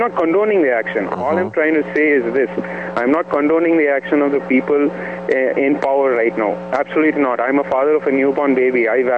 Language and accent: English; India; see, I come from a country where the population is very high. All right? I'm basically from India.